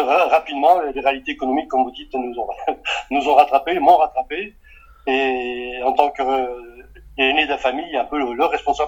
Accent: Vila Verde, Braga, Portugal; De Braga, exactement Vila Verde

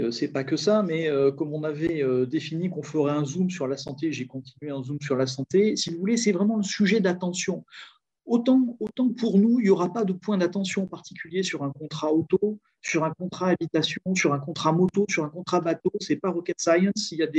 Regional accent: France; now in Portugal; nous en tant que Français, puisque moi je suis un Français expatrié

